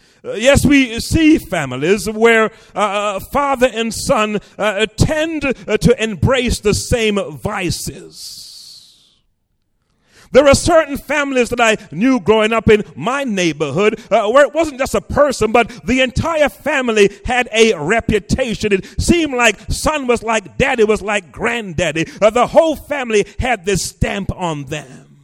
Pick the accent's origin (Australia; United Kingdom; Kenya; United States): United Kingdom; England; I remember as a child growing up in England